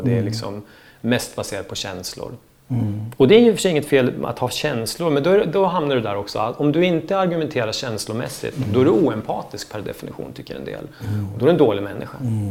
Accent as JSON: {"language": "Swedish", "town": "Östersund", "region": "Jämtland County", "country": "Sweden", "said": "uppe i Östersund där jag kommer ifrån"}